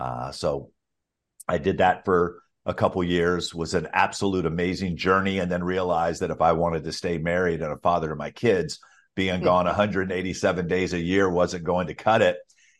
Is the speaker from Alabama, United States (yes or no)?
yes; Alabama, United States; I grew up in Alabama and I know who